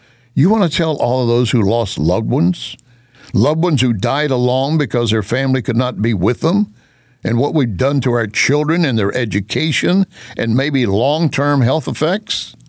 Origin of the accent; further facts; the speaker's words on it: Texas, United States; born there; As I pointed out in the commentary, I was born in Texas. I was born with a BS degree.